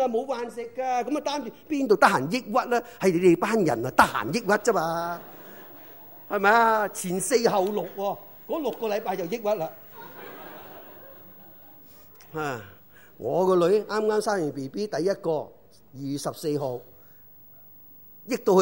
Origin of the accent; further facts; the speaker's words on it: Guangdong, China; 我哋广东人就话老笋生唔埋啊嘛